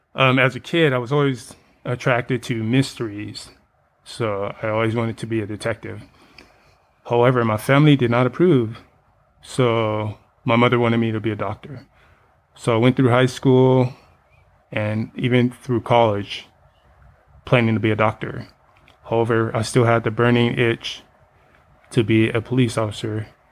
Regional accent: Compton, California, United States; And I was born and raised in Compton, and I had a lot of experience with law enforcement growing up

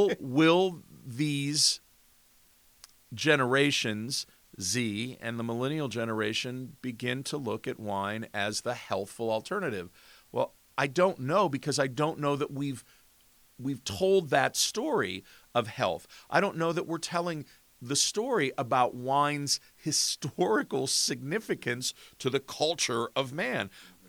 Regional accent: Rust Belt, United States; as a 59-year-old dude, born and raised in the Rust Belt, corn-fed white boy, as I like to call myself

